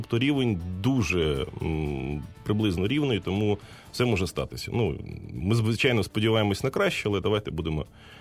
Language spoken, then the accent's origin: Ukrainian; Kryvyi Rih, Dnipropetrovsk Oblast, Ukraine; Це команда з мого рідного міста, з Кривого Рога